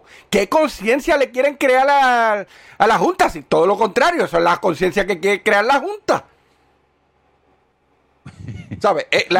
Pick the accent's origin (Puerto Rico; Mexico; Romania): Puerto Rico; San Lorenzo; Yo que soy de San Lorenzo.